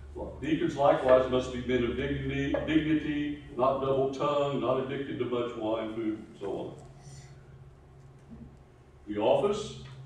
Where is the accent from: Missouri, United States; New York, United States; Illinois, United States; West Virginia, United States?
West Virginia, United States; also born or lived in North Carolina; now in Texas, United States; years before the people in North Carolina thought of me as one of them instead of an outsider, because I came from West Virginia.